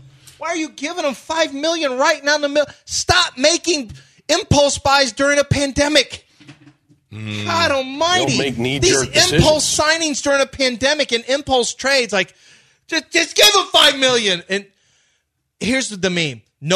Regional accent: Canada; Are you Canadians as mad as I am as a Canadian about Kawhi Leonard?

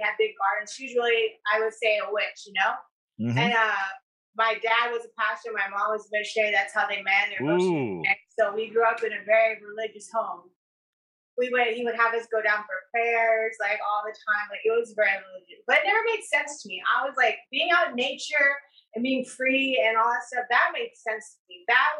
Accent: Kansas, United States; because I was raised in Kansas, you know, good old Dusty.

